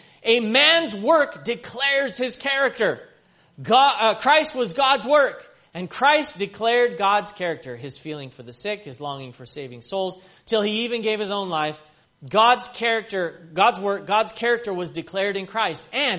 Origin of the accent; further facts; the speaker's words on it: the South, United States; I said, my mother was, I'm from the South.